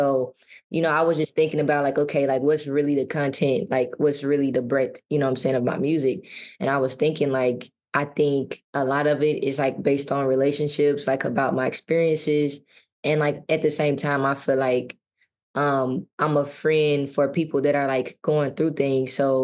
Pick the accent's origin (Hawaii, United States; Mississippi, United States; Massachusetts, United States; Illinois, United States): Mississippi, United States; well, I'm from Mississippi, obviously, so there's a lot of grass there.